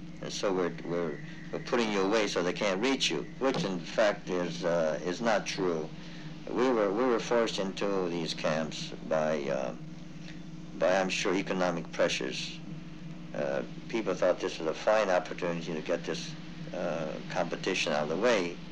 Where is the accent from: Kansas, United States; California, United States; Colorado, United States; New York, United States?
California, United States; Montebello; born there; first language Japanese; English is a second language; I was born out in Montebello, which is a suburb of Los Angeles, and I didn't come into contact with any white Caucasian people until I was at age of four. Until I was age four, I was brought up to speak and converse in Japanese only.